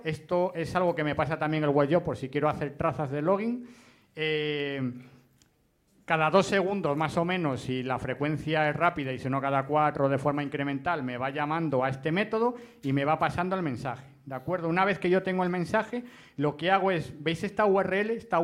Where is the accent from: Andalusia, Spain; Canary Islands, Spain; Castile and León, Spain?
Castile and León, Spain; León; yo soy de León y me gustan las cosas así.